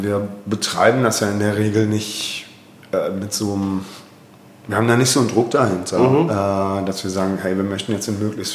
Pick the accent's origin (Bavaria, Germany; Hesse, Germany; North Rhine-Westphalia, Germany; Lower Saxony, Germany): Bavaria, Germany; Augsburg; Ich bin ursprünglich aus Augsburg.